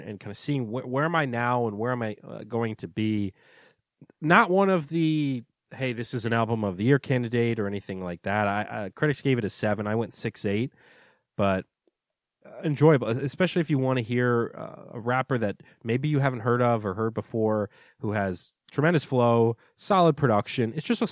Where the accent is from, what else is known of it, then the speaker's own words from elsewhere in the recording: Virginia, United States; especially I'm from Virginia. I enjoyed listening to local music